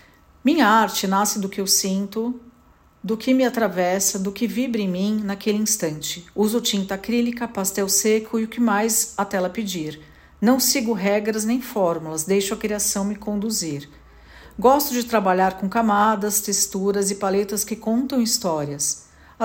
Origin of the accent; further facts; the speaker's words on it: São Paulo, Brazil; eu tenho 58 anos e sou de São Paulo, filha de pai italiano e mãe brasileira.